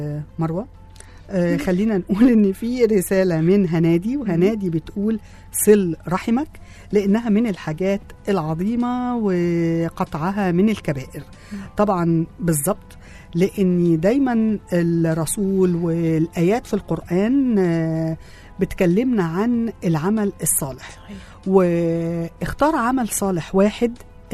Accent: Egypt; احنا اصلنا عندنا في مصر وفي البلاد العربيه

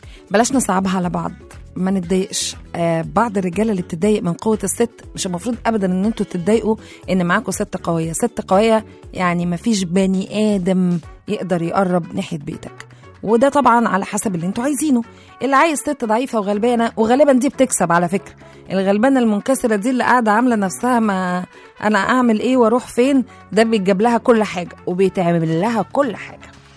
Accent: Upper Egypt, Egypt; لو شفنا عندنا في الصعيد، تعالوا شوفوا الستات هناك بتحكم عائلات

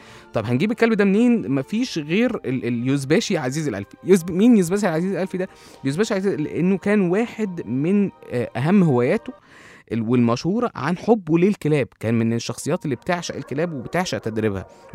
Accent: Egypt; وهتلاقيه عندنا في مصر، عندنا في الجيش برضو عندنا كلاب الحرب

